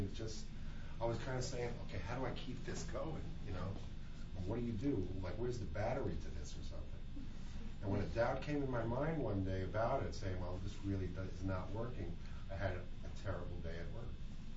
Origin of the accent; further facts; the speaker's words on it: Brooklyn, New York, United States; you know, and I'm from Brooklyn, New York